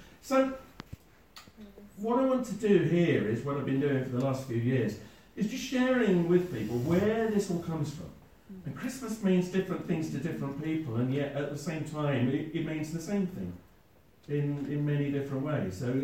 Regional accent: Lewes, South East England, United Kingdom; growing up in Lewes, with all the bonfire night

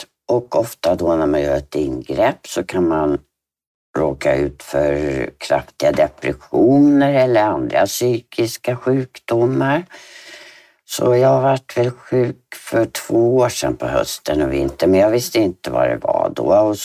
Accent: Ösmo, Stockholm County, Sweden; also born or lived in Visby; Jag är född i Visby 1960. Sen flyttade vi över, det fanns inga jobb, så vi flyttade över till Ösmo. Och i Nynäshamn har vi hållit till också. Och sen separerade mina föräldrar, så pappa och min bror flyttade tillbaka till Gotland. Och jag och min syster stannade hos mamma i Ösmo.

